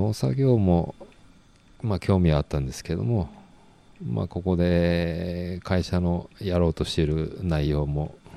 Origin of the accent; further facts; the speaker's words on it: Sendai, Miyagi, Japan; moved away; 出身は宮城県の仙台市なんですよ。